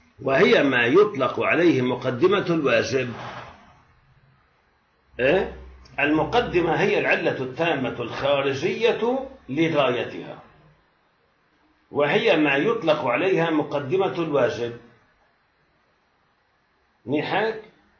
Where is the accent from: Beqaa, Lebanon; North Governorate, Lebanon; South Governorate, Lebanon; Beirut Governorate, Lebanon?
Beirut Governorate, Lebanon; Beirut; لأنه أنا بيروتي بالنهاية ساحلي، يعني كل عمرنا على البحر